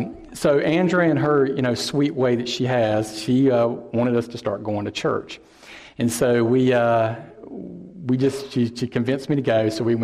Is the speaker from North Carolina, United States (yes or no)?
yes; Fayetteville, North Carolina, United States; I grew up in the Fayetteville area, in the East Fayetteville area. And down there, the Cape Fear River obviously runs in the middle of it.